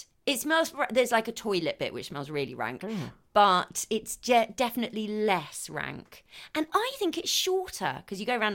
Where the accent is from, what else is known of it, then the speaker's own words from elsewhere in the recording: Scotland, United Kingdom; Where are you from, Minnie, in Scotland? Because you know I'm Scottish.